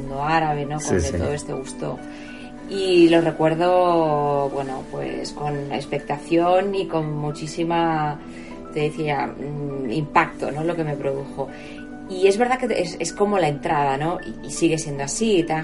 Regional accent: Madrid, Community of Madrid, Spain; Porque, bueno, yo soy madrileña, siempre he vivido aquí.

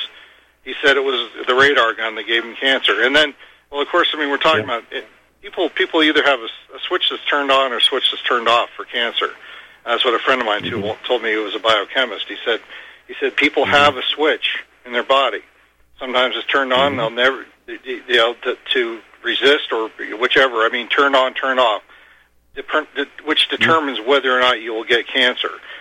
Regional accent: California, United States; I'm from California originally, the city I lived in California

